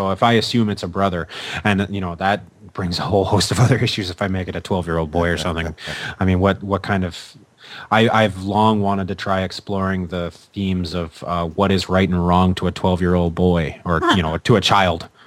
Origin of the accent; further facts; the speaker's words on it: Canada; because I am Canadian